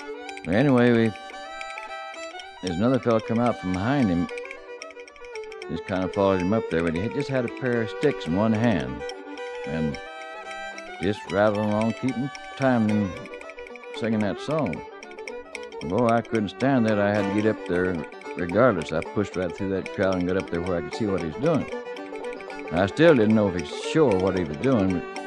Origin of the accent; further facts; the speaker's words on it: Bremen, United States; there was a medicine show came through Bremen, a little old town, as my hometown still is.